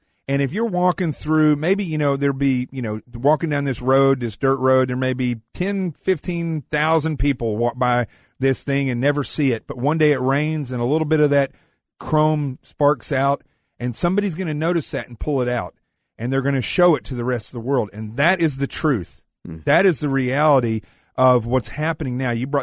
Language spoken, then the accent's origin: English; Arkansas, United States; This is a redneck explanation, or really hillbilly, because I'm from Arkansas in the Ozarks.